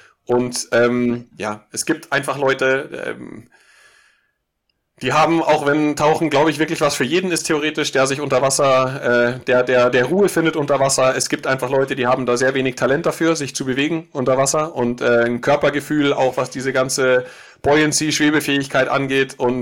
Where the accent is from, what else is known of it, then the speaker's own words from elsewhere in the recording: Munich, Bavaria, Germany; ich meine, ich komme aus München